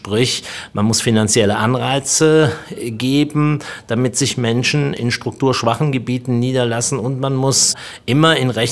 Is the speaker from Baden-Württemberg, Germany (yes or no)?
no; Berlin, Germany; ich komme aus Berlin